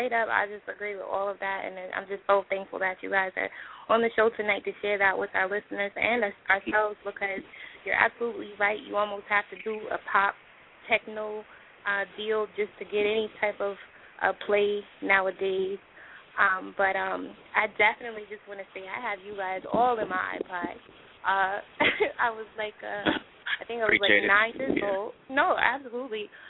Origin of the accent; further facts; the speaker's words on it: Texas, United States; Y'all are from H-Town. I'm from Texas.